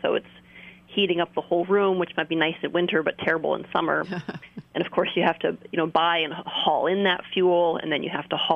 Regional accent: California, United States; I'm from California myself

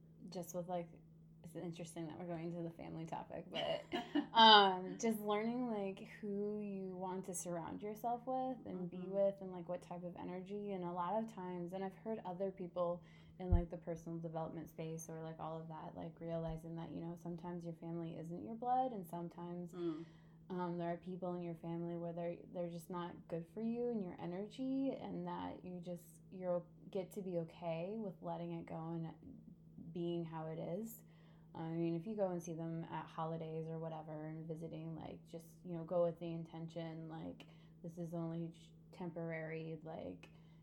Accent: Maquoketa, Iowa, United States; So, I'm originally from Iowa, Eastern Iowa. No one can ever pronounce my name, or my name, my hometown name. I grew up there

